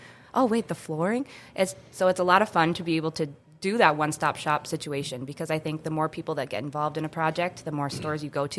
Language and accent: English; Grand Forks, North Dakota, United States; also born or lived in Denver; I was born and raised in Grand Forks. Went to interior design school in Denver for a few years.